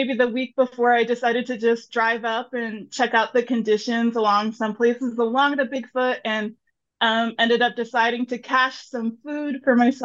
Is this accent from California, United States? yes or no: yes; San Francisco, California, United States; I am a born and raised San Franciscan, so I'm from California and grew up enjoying the outdoors, mostly in the Sierras.